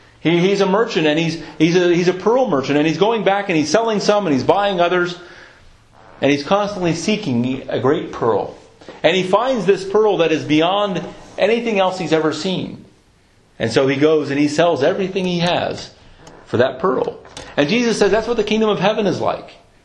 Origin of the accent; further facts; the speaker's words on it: United States; Especially as an American, it's hard because we don't want somebody ruling over us.